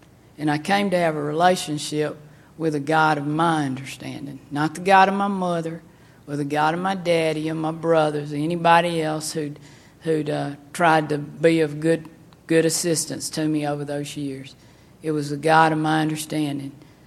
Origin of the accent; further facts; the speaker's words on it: Decatur, Alabama, United States; when I was growing up in Decatur, Alabama, my mother was an evangelical Christian